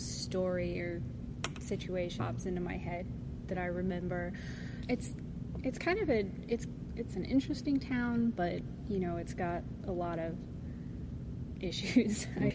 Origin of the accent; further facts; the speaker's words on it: Crawfordsville, Indiana, United States; I grew up here in Crawfordsville. I was born here in the old hospital. I'm 38.